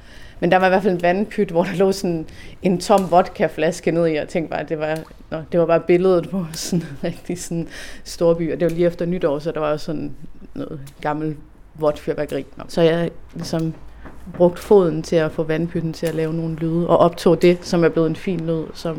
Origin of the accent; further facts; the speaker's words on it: Viby, Central Denmark Region, Denmark; Jeg er vokset op i Viby, syd for Aarhus.